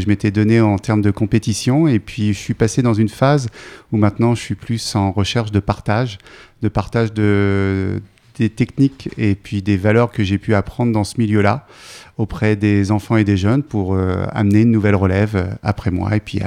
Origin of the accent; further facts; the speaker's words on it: Normandy, France; un grand festival de cerf-volant qui a lieu par chez nous en Normandie